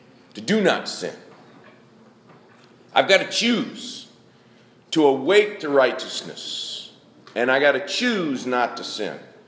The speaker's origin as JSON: {"language": "English", "region": "Michigan", "country": "United States", "tie": "born or raised there", "said": "And I grew up in Michigan."}